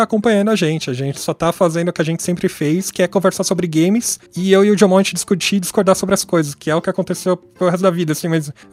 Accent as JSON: {"language": "Portuguese", "country": "Brazil", "said": "Eu falei: mano, eu sou do Brasil, velho."}